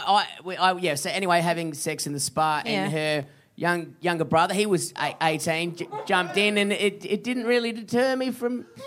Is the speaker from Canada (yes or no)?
no; Perth, Western Australia, Australia; Dude, we're from Perth. We do everything big over there.